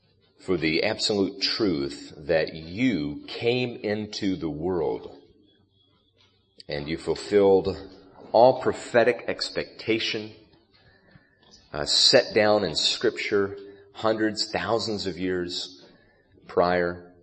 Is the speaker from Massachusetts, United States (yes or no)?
no; North Carolina, United States; I grew up in Iredell County, North Carolina, and there we averaged, even on a good year, only about 4 inches of snowfall annually.